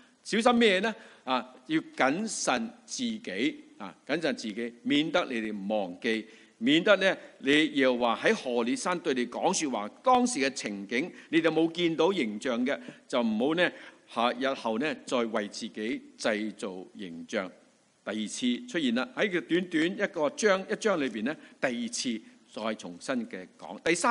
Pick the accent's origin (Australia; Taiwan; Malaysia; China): China; 那我们中国人呢，我们都有如果看那些天书